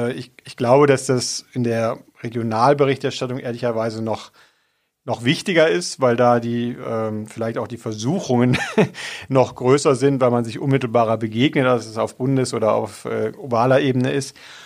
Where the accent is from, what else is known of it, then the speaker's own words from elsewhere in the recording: North Rhine-Westphalia, Germany; Ich bin ja im Rheinland groß geworden.